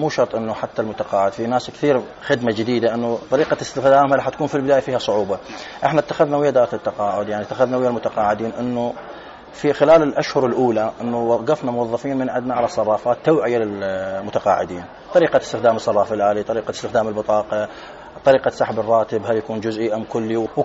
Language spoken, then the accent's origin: Arabic; Iraq; انتشرت هذه الخدمة عندنا في جميع العراق، عندنا في الجنوب، عندنا بالوسط،